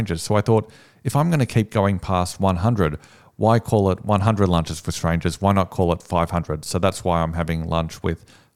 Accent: Sydney, New South Wales, Australia; I'm from Sydney.

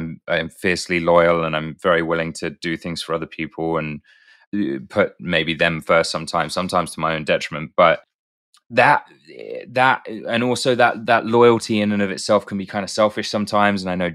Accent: United Kingdom; That's better than my British accent and I'm British.

